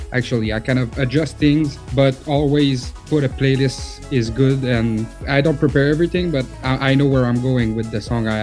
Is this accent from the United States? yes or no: no; Canada; I'm from Canada, but the French side.